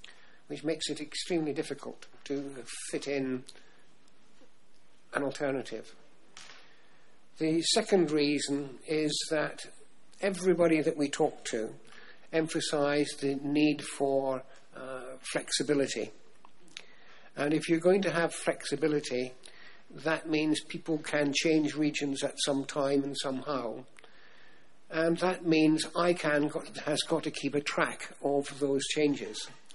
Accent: Cayman Islands; I'm from the Cayman Islands, and I'm, for my sins, chairman of the working group.

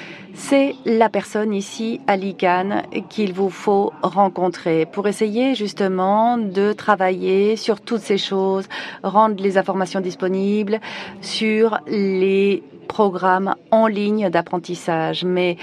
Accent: La Guajira, Colombia; Je viens de Colombie. J'appartiens à une ethnie qui se trouve à Guajira.

